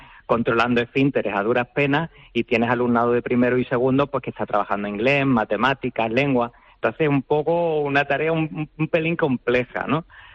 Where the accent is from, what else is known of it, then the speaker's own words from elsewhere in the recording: Málaga, Andalusia, Spain; now in Jubrique, Spain; yo soy una persona que me consideraba extremadamente urbanita. Yo soy de Málaga, del barrio de Ciudad Jardín